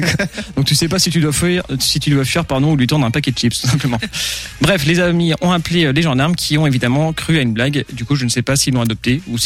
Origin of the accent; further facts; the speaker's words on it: Pays de la Loire, France; je vous emmène chez moi, en Vendée